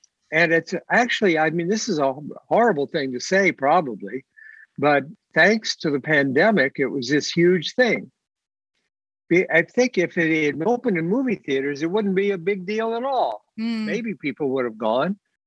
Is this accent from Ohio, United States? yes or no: yes; Ohio, United States; you know, I'm from Ohio, right? I don't sound like Orson Welles.